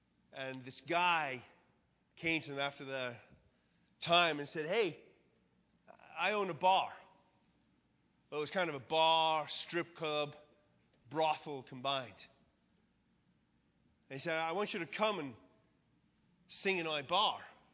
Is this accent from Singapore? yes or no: no; England, United Kingdom; because I'm English and we don't do that sort of thing.